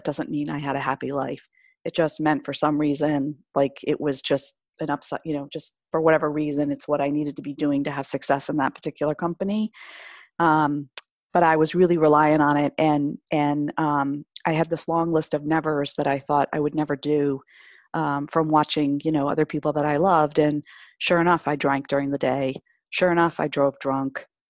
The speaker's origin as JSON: {"language": "English", "region": "Michigan", "country": "United States", "tie": "born or raised there", "also_born_or_lived": "New York", "said": "I was at a very good friend's brother's wedding back where I grew up in Michigan."}